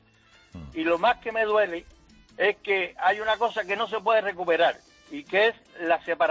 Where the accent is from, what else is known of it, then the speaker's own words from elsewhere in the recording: Cuba; now in Spain; Yo hace 20 años que salí de Cuba y cuando converso mucho con los españoles aquí